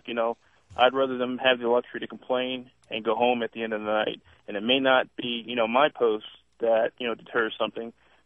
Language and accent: English; Arizona, United States; I'm from Arizona. I'm a sheriff's deputy there just outside of Phoenix.